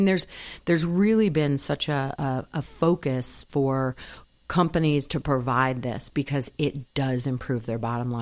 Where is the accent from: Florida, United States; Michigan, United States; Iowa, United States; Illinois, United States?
Michigan, United States; also born or lived in São Paulo, Brazil / Wisconsin; I am a Midwesterner, born in Michigan, and my father was an engineer, and we traveled around, so he had a job in São Paulo, Brazil. We spent years there